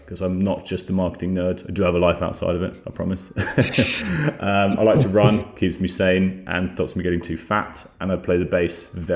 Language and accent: English; Spain; also born or lived in France / Colombia / Mexico / Helsinki; now in London, United Kingdom; I grew up in Spain, spent a couple of years of school in France, then took my bags off, went to live in Latin America for a couple of years, so Colombia and Mexico.